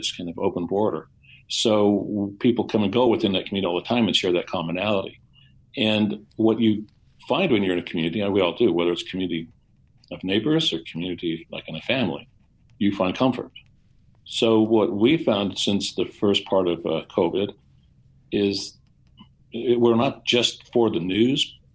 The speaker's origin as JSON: {"language": "English", "town": "Bingham Canyon", "region": "Utah", "country": "United States", "tie": "born or raised there", "said": "This is something I grew up with. I grew up in Bingham Canyon."}